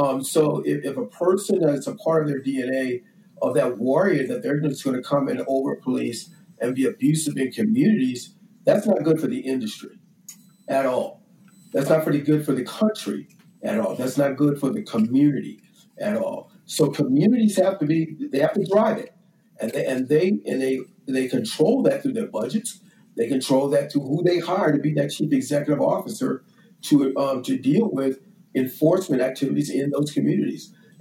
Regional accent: Philadelphia, Pennsylvania, United States; and I grew up in Philadelphia, there were certain officers on the street, you wanted to stay as far away from as possible growing up

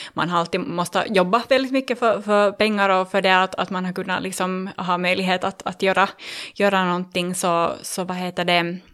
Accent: Vaasa, Ostrobothnia, Finland; now in Helsinki, Finland; jag är snart 33 år gammal och jag är ursprungligen från Vasa faktiskt.

